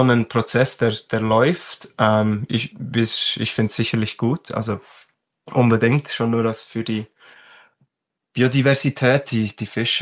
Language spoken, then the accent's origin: German; Switzerland; Und da sind wir Schweizer, probieren da.